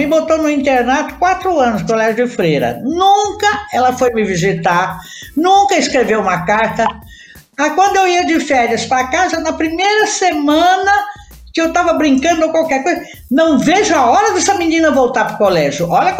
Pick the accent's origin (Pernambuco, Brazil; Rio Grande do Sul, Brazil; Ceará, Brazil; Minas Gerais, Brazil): Minas Gerais, Brazil; Tupaciguara; also born or lived in Bebedouro; Eu tinha uns 6 anos e nós mudamos de Bebedouro para Tupaciguara. Você conhece Tupaciguara, Krishna?